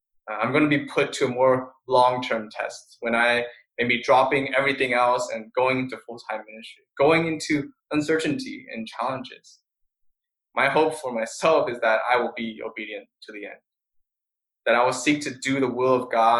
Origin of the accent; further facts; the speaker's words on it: California, United States; You know, growing up in Silicon Valley, not ever lacking in material things, life was pretty smooth sailing.